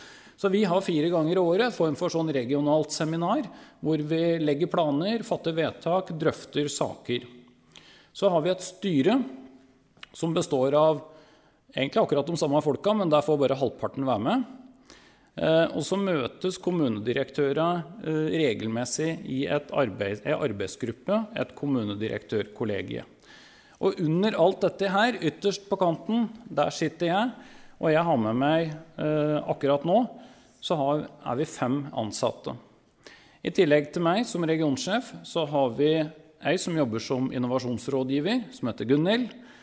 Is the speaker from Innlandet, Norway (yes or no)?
yes; Gjøvik, Innlandet, Norway; jeg født og oppvokst på Gjøvik, har jobbet i Gjøvik